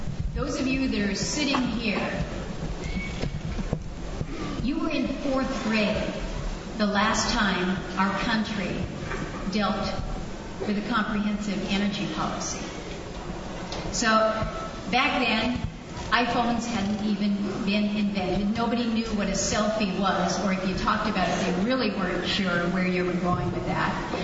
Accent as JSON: {"language": "English", "town": "Ketchikan", "region": "Alaska", "country": "United States", "tie": "born there", "said": "I was born right here in Ketchikan. I didn't graduate from K-High. But I was born here."}